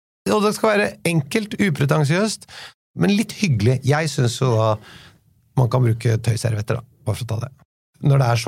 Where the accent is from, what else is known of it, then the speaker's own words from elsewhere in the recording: Oslo, Norway; Nei, det en villa på Oslo Vest.